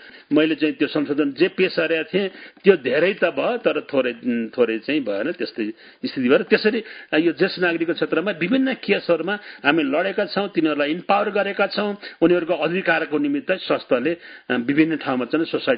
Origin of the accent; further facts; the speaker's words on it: Syangja, Gandaki Province, Nepal; born there; मेरो चाहिँ यो स्याङ्जा पौवी गौडे गाविसमा चाहिँ म जन्मेपछि मेरो बुवा त्यति बेला त्यहीको त्यो जिल्लाको सदरमुकामको स्कुलको हेडमास्टर हुनुहुन्थ्यो।